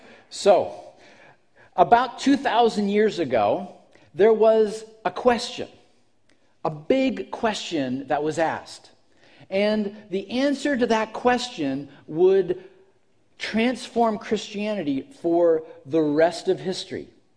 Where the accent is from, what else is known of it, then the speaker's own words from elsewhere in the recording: Erie, Pennsylvania, United States; I'm on a beach in Erie, Pennsylvania, on the shores of the beautiful Lake Erie, my hometown.